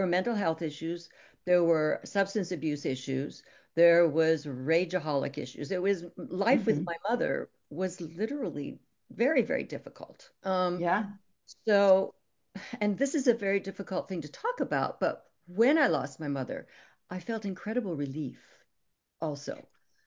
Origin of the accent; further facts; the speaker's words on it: Toronto, Ontario, Canada; I grew up in Toronto, and I was in high school at the time